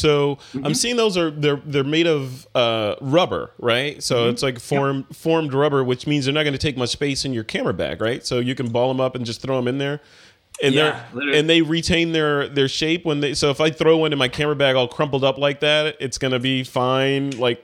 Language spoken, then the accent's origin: English; California, United States; I know, you know, I'm from Silicon Valley.